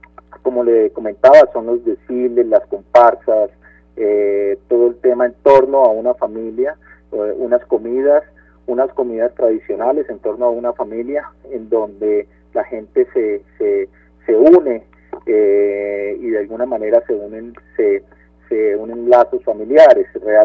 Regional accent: Neiva, Huila, Colombia; Sí, así es, soy de Neiva, nacido en el año 1977. Mis padres también son de Neiva, toda mi familia es oriunda de esta ciudad.

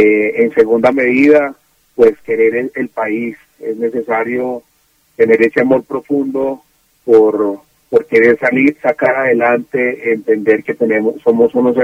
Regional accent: Colombia; querer nuestro país, querernos como colombianos

